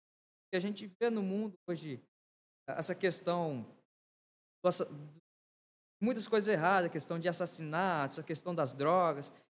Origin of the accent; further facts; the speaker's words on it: São Gabriel da Palha, Espírito Santo, Brazil; born there; now in Vila Valério, Brazil; sou nascido em São Gabriel da Palha, mas sou residente em Vila Valério. Sou participante da Igreja Luterana e do Morro, do lado do Poço da Ana.